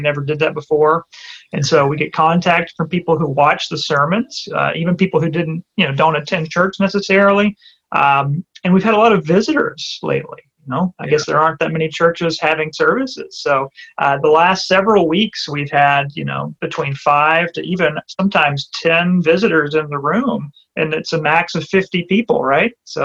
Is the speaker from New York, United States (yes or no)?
no; Mississippi, United States; Yeah, well, this accent is not as thick as it used to be. I was born in Mississippi, grew up in South Mississippi, and was there for about 30 years.